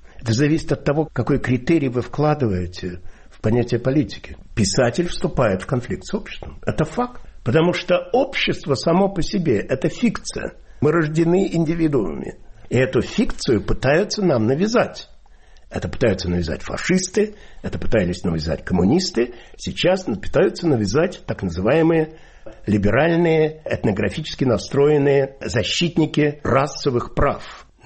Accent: Russia; moved away as an adult; now in London, United Kingdom; И я уехал из России 42 года назад.

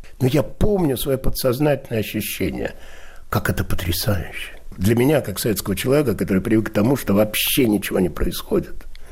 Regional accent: Moscow, Russia; born there; Я родился в Москве, в Марьиной Роще.

